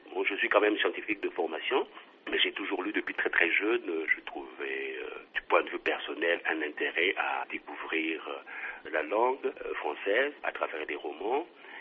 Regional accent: Brazzaville, Republic of the Congo; j'ai grandi un petit peu en ville et en partie au village. Parce que je suis né à Brazzaville, que mes parents habitaient Brazzaville, mais j'ai été faire mes classes au village.

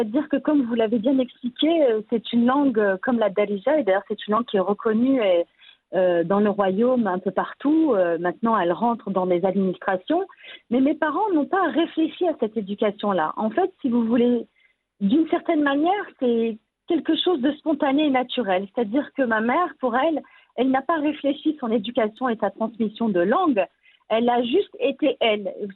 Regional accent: Morocco; first language Berber; French is a second language

